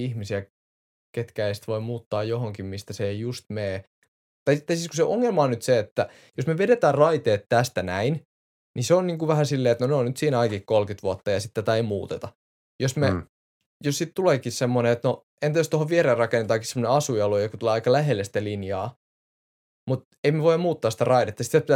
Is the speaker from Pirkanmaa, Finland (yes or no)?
no; Helsinki, Uusimaa, Finland; born there; Mä oon syntynyt Helsingissä kuitenkin.